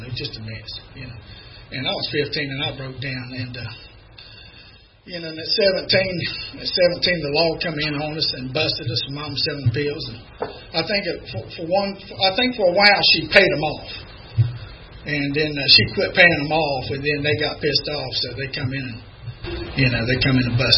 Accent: Ohio, United States; You know, I'm from Ohio, and you know, they got them little rows and pull up in.

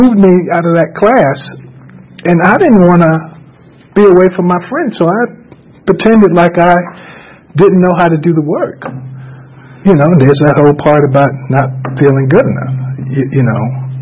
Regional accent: Augusta, Georgia, United States; I'm from Augusta, Georgia, you know. And when I saw New York City, oh, my God. I was like, wow, coming from the country, you know, New York City.

